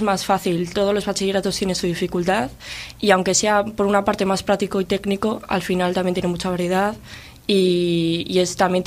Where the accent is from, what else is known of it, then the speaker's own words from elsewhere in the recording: Castro Urdiales, Cantabria, Spain; yo tengo 17 años, vengo de Castro Urdiales también.